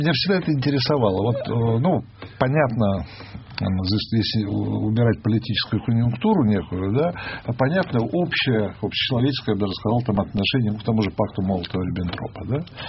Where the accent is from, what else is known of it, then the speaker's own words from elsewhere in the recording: Lviv, Lviv Oblast, Ukraine; born there; Я родился во Львове, кстати.